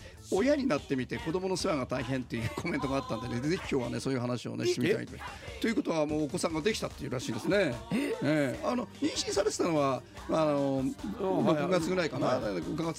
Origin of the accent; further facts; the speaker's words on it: Kamiichi, Toyama, Japan; 私の上市の出身